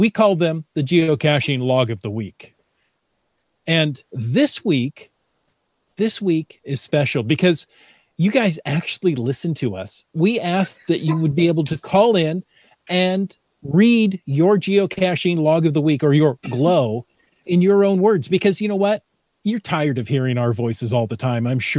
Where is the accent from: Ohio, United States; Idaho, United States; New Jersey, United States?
Ohio, United States; Toledo; I grew up right around Toledo, Ohio. I remember the High-Low Bridge.